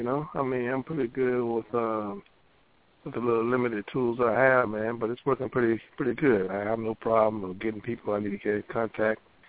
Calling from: Seattle, Washington, United States; Yeah, this I'm from Seattle.

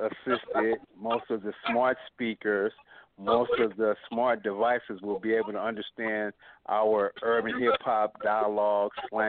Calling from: Richmond, California, United States; Where? Richmond, California, Bay Area.

